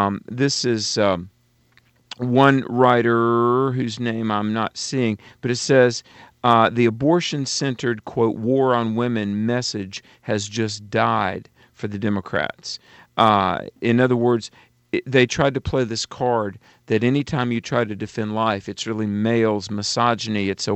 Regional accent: North Carolina, United States; We're right outside of Charlotte at Dr. Michael Brown's ministry headquarters, and I'm from North Carolina.

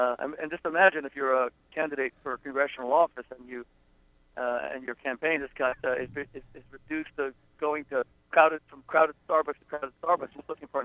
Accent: Florida, United States; also born or lived in England; And I grew up in Florida around hurricanes. I was in Hurricane David, I was in Hurricane Wilma. I missed Hurricane, the big one. Hurricane Andrew. I was living in England at the time.

